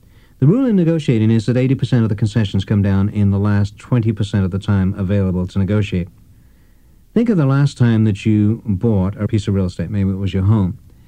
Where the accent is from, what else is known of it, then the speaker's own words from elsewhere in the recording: England, United Kingdom; When I was growing up in England after World War II, there were no toys being manufactured.